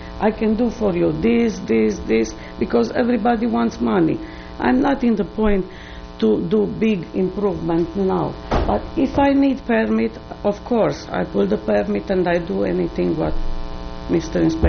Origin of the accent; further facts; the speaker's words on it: Romania; English is a second language; moved away as an adult; You know, I'm from Romania. I came here for my daughter.